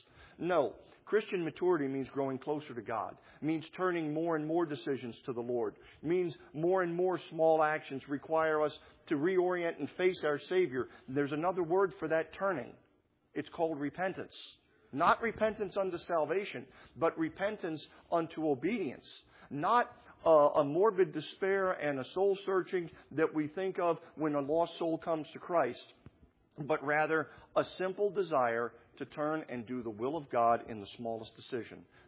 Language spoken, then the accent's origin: English; Alaska, United States; I was born and raised in Alaska.